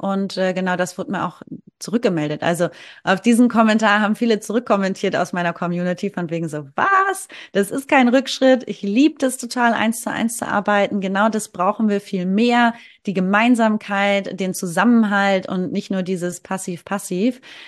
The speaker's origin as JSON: {"language": "German", "region": "Hamburg", "country": "Germany", "said": "Ich komme aus Hamburg, aus der Großstadt, direkt City."}